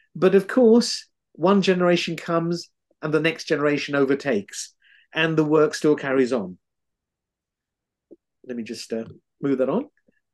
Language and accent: English; Sri Lanka; now in United Kingdom; I came from Sri Lanka to the UK, and that's where I found the Lord Jesus.